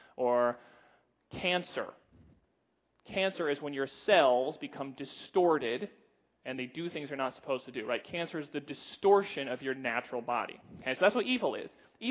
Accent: United States; I'm American. I'm a man, I'm a father, I'm a husband, I'm a son

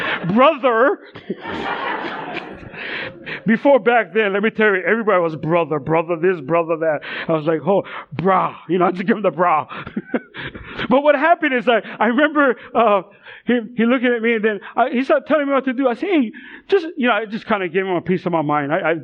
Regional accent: Kalihi, Hawaii, United States; I grew up in Kalihi, and I grew up in a very rough neighborhood, living in the housing projects

